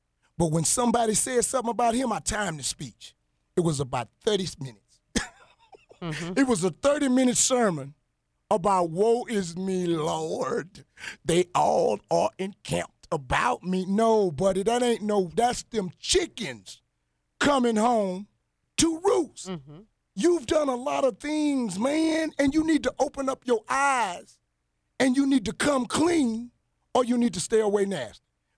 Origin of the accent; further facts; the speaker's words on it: Louisiana, United States; Because I'm from Central Louisiana, and I'm not finna allow any more people that I know and love, because we love this community.